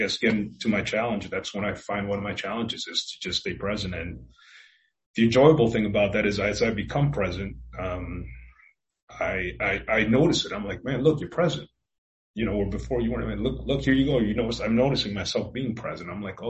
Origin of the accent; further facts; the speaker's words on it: New York, United States; Just even 9/11, as you guys know, I'm from New York.